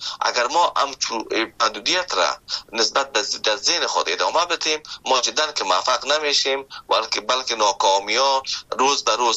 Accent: Afghanistan; now in Canada; ما به عنوان یک محصل وقتی که آمدم از افغانستان، شما فکر کنید که من از افغانستان به کانادا آمدم که ده ها یا هزارها کیلومتر فاصله است

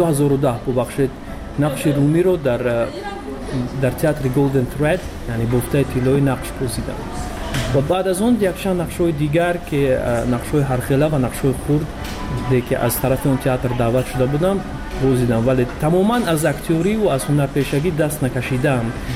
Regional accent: Tajikistan; moved away; چون که در بیرون از مرز تاجیکستان موسیقی ما رو نزدیکتر میکند به وطنمون.

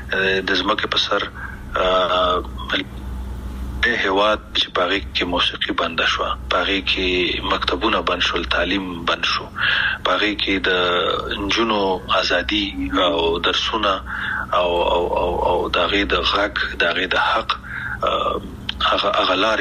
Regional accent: Afghanistan; موږ کوم افغانان یو چې خپل خپې وهو کنه موږ کوم پښتانه او پتیالي او نومیالي یو چې موږ خپل خپې وهو

